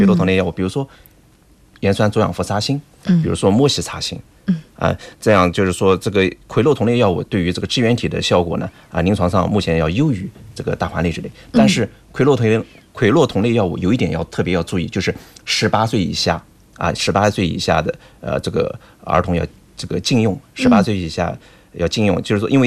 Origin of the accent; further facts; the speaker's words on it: China; 特别像我们中国啊，在我们中国人